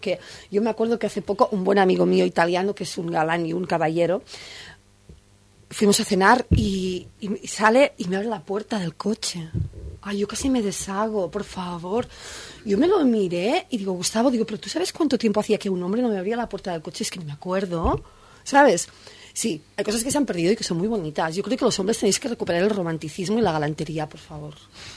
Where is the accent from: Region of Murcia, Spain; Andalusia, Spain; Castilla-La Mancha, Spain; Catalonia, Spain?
Catalonia, Spain; moved away; yo nacido en Cataluña, allí fue mi tierra durante mucho tiempo y es un lugar en el que me siento muy acogida.